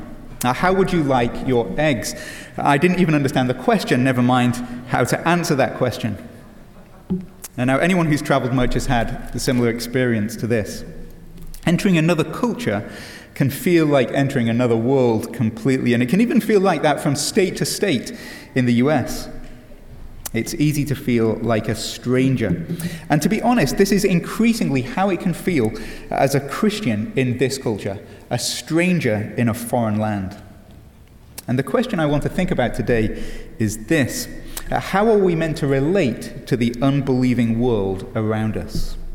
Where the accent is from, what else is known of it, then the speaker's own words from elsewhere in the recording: England, United Kingdom; accent: British; now in United States; As an Englishman, I could emphasize my British accent.